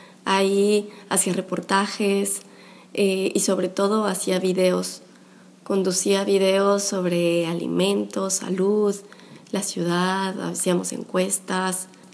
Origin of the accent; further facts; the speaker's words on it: Mexico; vengo de México, tengo 25 años y soy periodista.